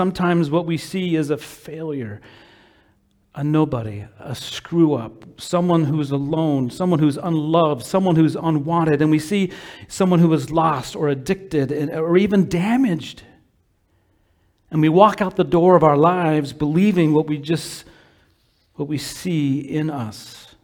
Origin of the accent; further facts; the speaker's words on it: Utah, United States; Growing up in Utah, we had an amusement park called Lagoon.